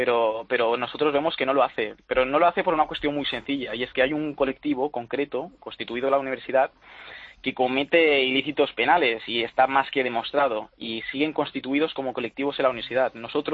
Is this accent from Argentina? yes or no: no; Balearic Islands, Spain; Y he nacido, soy de Mallorca, estoy estudiando aquí en Cataluña.